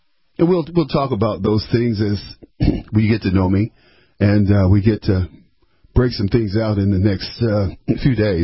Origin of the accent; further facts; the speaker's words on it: Detroit, Michigan, United States; also born or lived in Pontiac; I grew up in Detroit. I'm from the Detroit area. I was born in Receiving Hospital, for those of you.